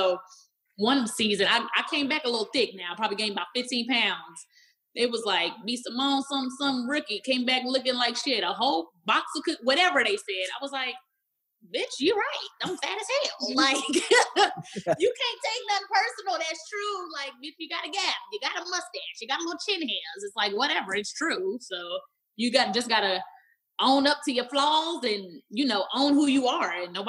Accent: Dallas, Texas, United States; I grew up in Pleasant Grove, the hood of Dallas, Texas. My granny is still there.

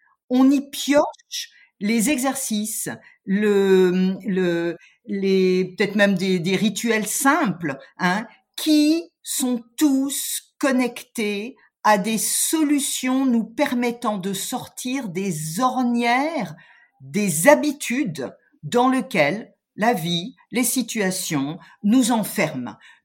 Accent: Grand Est, France; born there; je suis née en Alsace, hein, je suis bien française quand même

